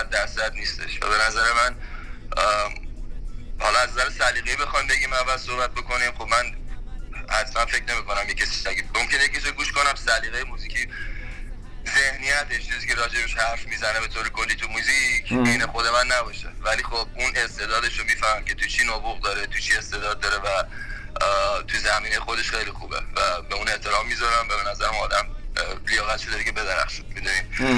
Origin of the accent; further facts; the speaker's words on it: Iran; من تو همون مملکت بزرگ شدم و تو همون سنایی که شما بودیم منم تو همون کشور بودم،